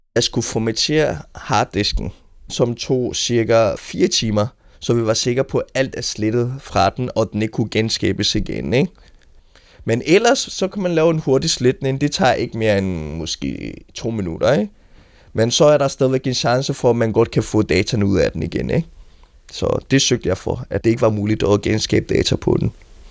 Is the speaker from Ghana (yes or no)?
yes; Ghana; Danish is a second language; now in Denmark; jeg kommer fra Ghana